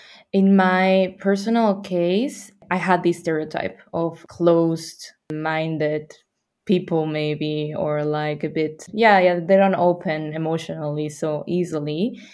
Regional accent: Mexico City, Mexico; English is a second language; moved away as an adult; now in Lüneburg, Germany; That's a crazy, crazy difference, because I'm from Mexico City. We are 20 million people there, and traffic is crazy.

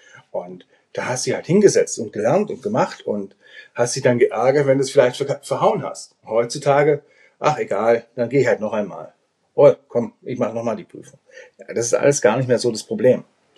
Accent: Lower Saxony, Germany; born there; also born or lived in Schwäbisch Gmünd; Ja, eigentlich aus Deutschland. Aus der Nähe von Hannover und zwar am Steinhuder Meer.

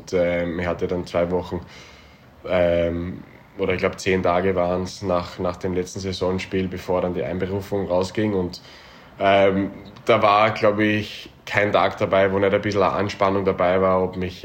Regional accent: Austria; ich bin Österreicher durch und durch. Das wird sich auch nie ändern.

